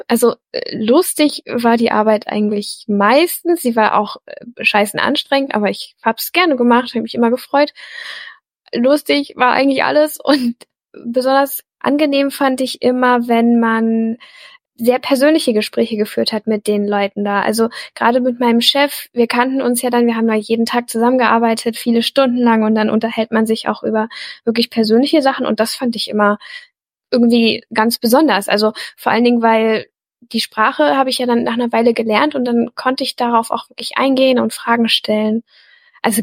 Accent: East Germany, Germany; hier in Deutschland komme ich aus dem Osten und das ist eben komplett das Gegenteil, also nur Ackerbau und große Betriebe.

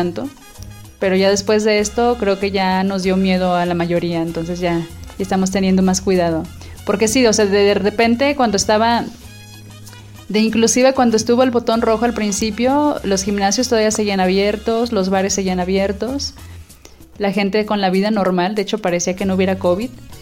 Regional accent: San Miguel el Alto, Jalisco, Mexico; Pues mira, obviamente soy de aquí de San Miguel el Alto. He vivido la mayor parte de mi vida en este pueblo del cual me siento muy orgullosa.

